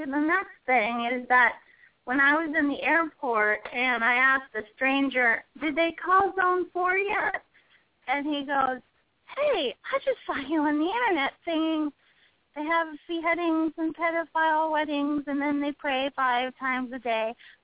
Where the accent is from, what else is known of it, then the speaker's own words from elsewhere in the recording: Miami, Florida, United States; And I grew up in Miami, so I'm very familiar with all of the Cubans coming to Miami for freedom. It started in 1959 when I was born. My whole town turned into Cuba.